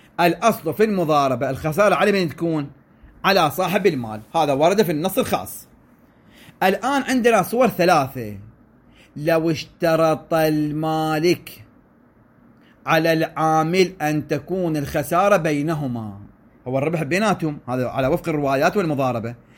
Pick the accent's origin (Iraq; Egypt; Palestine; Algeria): Iraq; عندنا بالعراق